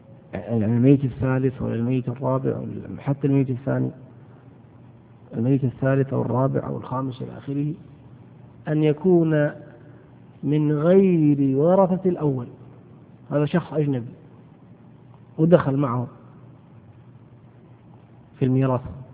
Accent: Saudi Arabia; احنا عندنا في السعودية هلل، غيرنا عنده عملة ثانية

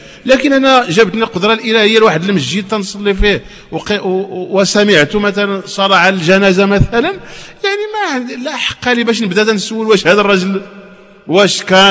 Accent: Hejaz, Saudi Arabia; ما متبقى إلا ولله الحمد في بلادي الحجاز

